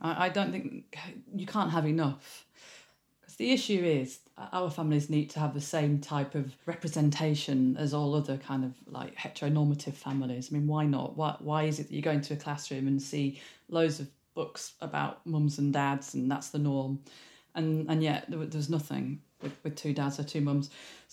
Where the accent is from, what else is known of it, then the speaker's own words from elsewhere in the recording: Leeds, Yorkshire and the Humber, United Kingdom; and I'm from Leeds originally